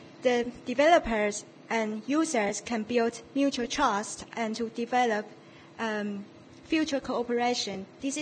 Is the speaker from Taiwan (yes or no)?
yes; Taiwan; now in York, United Kingdom; I'm from Taiwan.